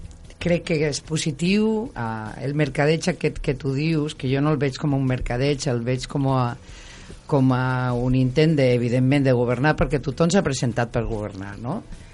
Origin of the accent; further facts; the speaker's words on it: Castelldefels, Catalonia, Spain; Jo sóc de Castelldefels